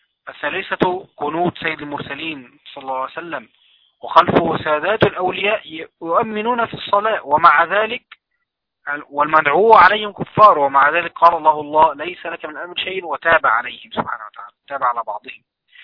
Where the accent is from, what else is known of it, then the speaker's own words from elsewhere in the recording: Mansoura, Dakahlia, Egypt; يعني لو واحد وقت طلع في مكان مثلا زي عندنا في المنصورة كده